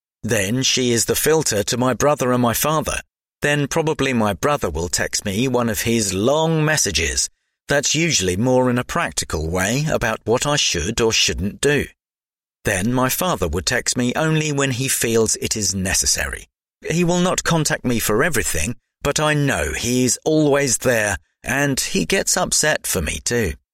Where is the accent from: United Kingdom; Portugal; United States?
Portugal; my father works for my hometown council back in Portugal.